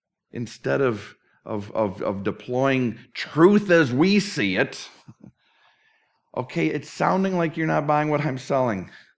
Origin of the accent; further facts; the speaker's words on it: Midwest, United States; I grew up in the Midwest, and my mom told me